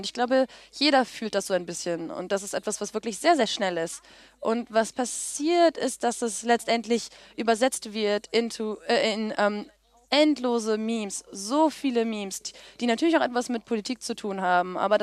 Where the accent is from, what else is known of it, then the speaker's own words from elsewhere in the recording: Saudi Arabia; ich bin in Saudi-Arabien aufgewachsen, obwohl meine Eltern aus den USA kommen.